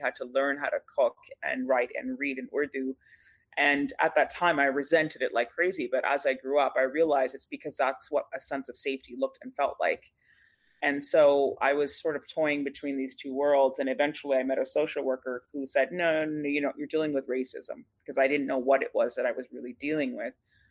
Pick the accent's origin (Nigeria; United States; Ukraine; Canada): Canada; Scarborough, Ontario; Originally from Pakistan, born and raised in Scarborough, so shout out to Scarborough always.